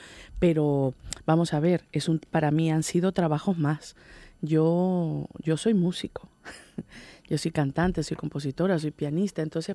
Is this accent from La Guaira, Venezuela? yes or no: no; Caracas, Capital District, Venezuela; born there; moved away; also born or lived in Mexico City / São Paulo; Yo en Caracas, en Venezuela.